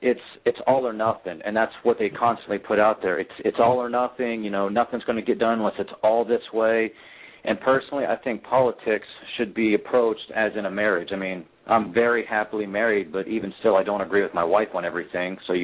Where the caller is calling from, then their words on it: Killeen, Texas, United States; I'm in Killeen, Texas right now.